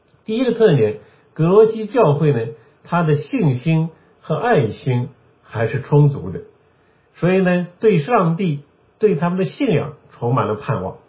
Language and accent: Chinese; China; 像我们中国人的问安怎么问，吃了没有，这是经常问的，对吧？